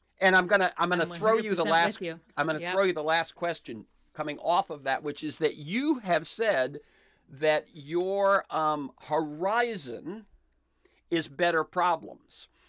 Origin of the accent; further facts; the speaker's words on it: Florida, United States; I grew up in Florida. When I saw that the Florida University system had adopted New College, I thought that was a real credit to the state of Florida.